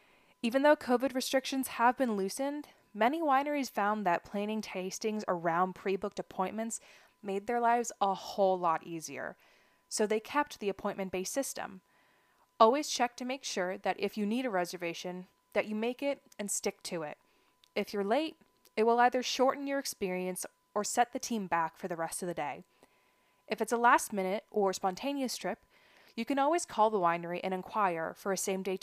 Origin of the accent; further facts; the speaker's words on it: Los Angeles, California, United States; I grew up in Los Angeles, and for many years in my youth, my family would make annual trips to Disneyland.